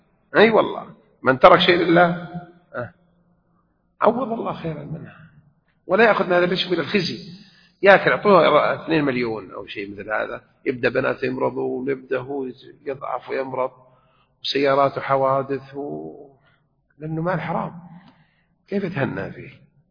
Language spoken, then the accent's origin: Arabic; Mecca, Makkah Province, Saudi Arabia; كانوا يفعلون شيء إلى حد قريب أنا حضرته وأنا صغير في مكة